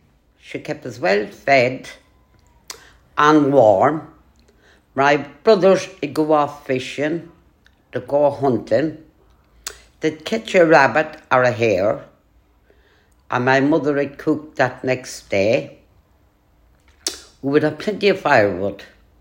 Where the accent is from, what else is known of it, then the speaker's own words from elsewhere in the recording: County Offaly, Ireland; also born or lived in Meath; now in Finglas, Ireland; I live in Finglas. I was born in Meath, County Meath. I travelled all around Offaly. We left Meath and we went to Offaly. And we travelled around all of Offaly.